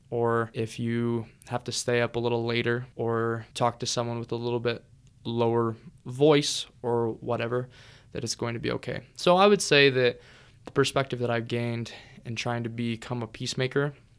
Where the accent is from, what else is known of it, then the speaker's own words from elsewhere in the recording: United States; But in terms of being an American, anyone who wants to go over there right now, it might be as of November 14th, 2023.